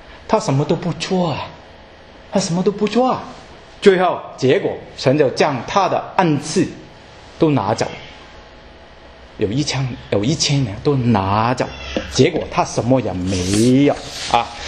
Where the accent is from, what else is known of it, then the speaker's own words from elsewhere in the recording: China; 不知道是不是因为我们中国人的自我个性强